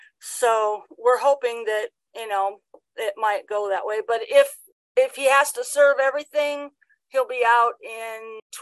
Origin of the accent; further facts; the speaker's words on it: Washington, Pennsylvania, United States; I'm from Washington, Pennsylvania.